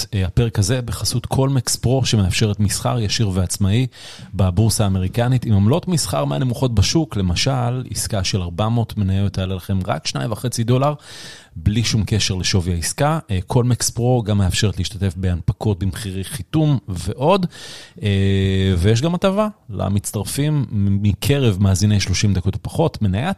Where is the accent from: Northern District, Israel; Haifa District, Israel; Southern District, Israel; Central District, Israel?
Haifa District, Israel; Haifa; צר לי, אני חיפאי במקור